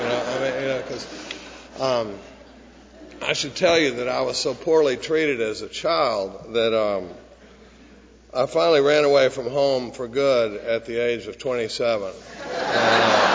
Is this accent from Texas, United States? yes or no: yes; Dallas, Texas, United States; I grew up in Dallas, pretty normal family. I grew up during the baby boom.